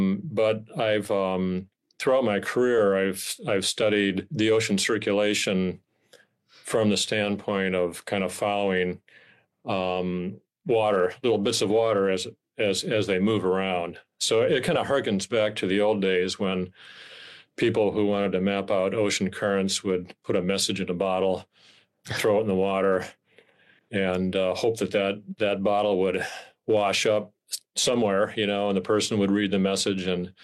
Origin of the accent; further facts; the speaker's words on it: Rhinelander, Wisconsin, United States; when I was growing up in Rhinelander and those, you know, those nice snowfalls.